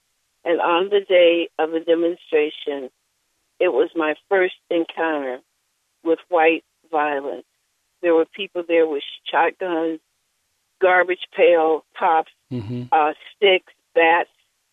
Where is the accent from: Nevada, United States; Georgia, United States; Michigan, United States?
Georgia, United States; Columbus; Actually, I grew up in Columbus, Georgia, Fort Benning, Georgia. My father was a chaplain in the Army. I grew up on the Army base.